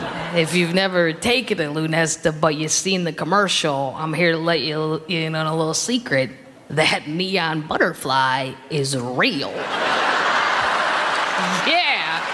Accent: Wisconsin, United States; I'm from Wisconsin.

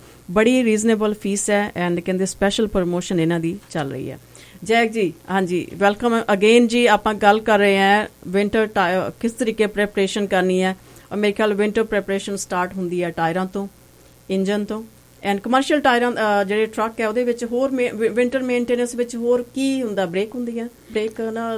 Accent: Punjab, India; ਮੈਨੂੰ ਬੜਾ ਪ੍ਰਾਊਡ ਹੈ ਕਿ ਮੈਂ ਪੰਜਾਬੀ ਹਾਂ

